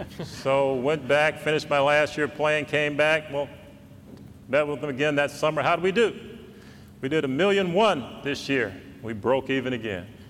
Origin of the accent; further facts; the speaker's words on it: East Chicago, Indiana, United States; And I was fortunate that I grew up in East Chicago, Indiana, and I had two parents, and they were more concerned.